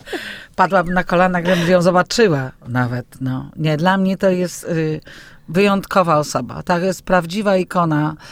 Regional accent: Puławy, Lublin Voivodeship, Poland; mieliśmy wracać do Puław, skąd pochodzę, bo tam akurat miałam swoje mieszkanie.

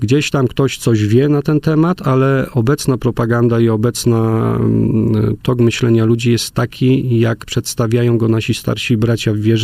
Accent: Lesser Poland, Poland; Planujemy początek, taki pilotażowy odcinek zrobić w Małopolsce ze względów wiadomych. No, ja stamtąd pochodzę

